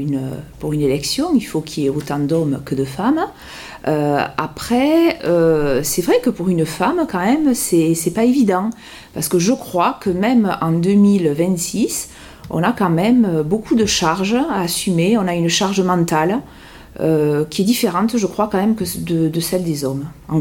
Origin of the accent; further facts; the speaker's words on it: Castres, Occitanie, France; parce que je suis née à Castres, j'y ai vécu, ensuite j'en suis partie, je suis revenue et j'aime cette ville.